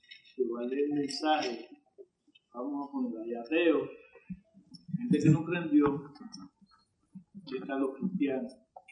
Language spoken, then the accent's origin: Spanish; Puerto Rico; yo soy de Puerto Rico y ahí está la mayoría de cristianos y están los que no creen.